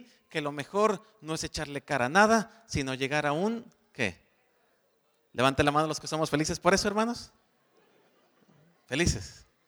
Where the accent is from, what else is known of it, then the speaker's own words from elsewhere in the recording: Guadalajara, Jalisco, Mexico; En la casa, en Guadalajara, que de paso también soy de Guadalajara, ahí nací